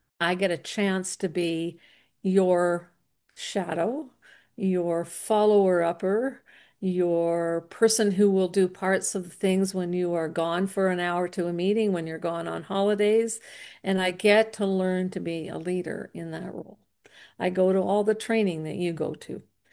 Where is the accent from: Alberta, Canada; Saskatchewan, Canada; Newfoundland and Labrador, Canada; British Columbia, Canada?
Alberta, Canada; I'm living in Ontario right now. I'm actually from Alberta.